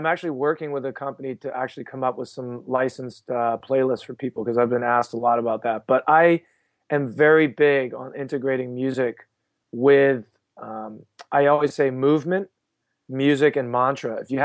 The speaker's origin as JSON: {"language": "English", "town": "Princeton", "region": "New Jersey", "country": "United States", "said": "I'm from Princeton, New Jersey."}